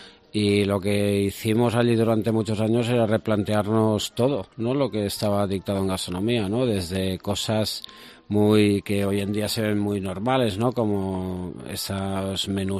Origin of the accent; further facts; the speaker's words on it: Vila-seca, Catalonia, Spain; Yo soy de Vilaseca, un pueblecito al lado de Tarragona